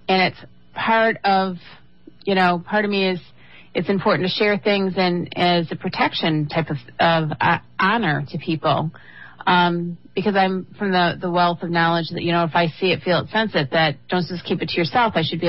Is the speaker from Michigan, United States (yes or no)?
yes; Michigan, United States; now in US East Coast; I grew up in the Michigan area, so I'm a Midwest girl, being forced to live on the East Coast here.